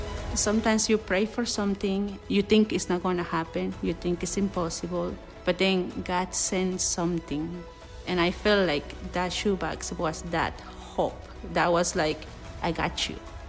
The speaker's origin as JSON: {"language": "English", "country": "Peru", "tie": "born or raised there", "said": "I'm originally from Peru. We grew up in a very poor family, and it was five of us."}